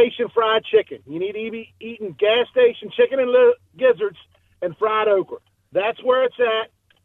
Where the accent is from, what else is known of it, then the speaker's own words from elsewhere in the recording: Georgia, United States; from Georgia, but I'll take it either way.